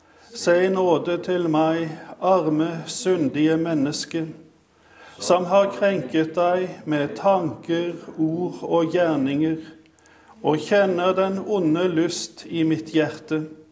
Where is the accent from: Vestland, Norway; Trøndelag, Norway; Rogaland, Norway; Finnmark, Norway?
Rogaland, Norway; Jørpeland; Hjemme på Jørpeland bedehus, der henger der et svært maleri.